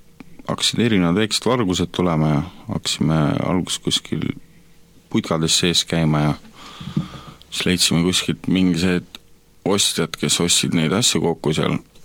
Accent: Tallinn, Harju County, Estonia; now in Loksa, Estonia; nagu öeldud, olen 25-aastane, pärit olen ma Tallinnast ja hetkel elan Loksal. Vanemate juures.

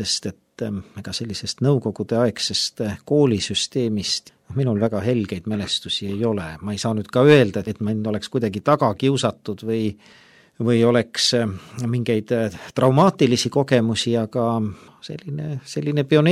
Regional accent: Tallinn, Harju County, Estonia; Ma kasvasin üles Mustamäel, nagu paljud minu eakaaslased, kuigi minu vanematel oli suvekodu Lahemaal

